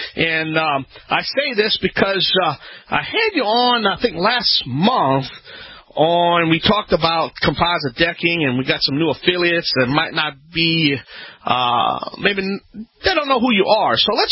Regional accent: Louisiana, United States; I am the Cajun man from the Bayou Land. I'm the originator, not the duplicator.

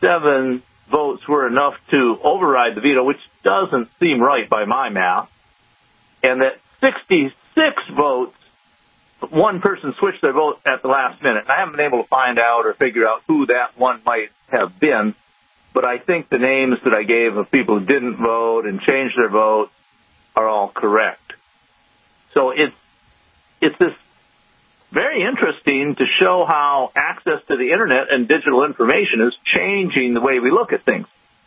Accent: Wisconsin, United States; In Wisconsin, which I watched very closely because I grew up in Wisconsin

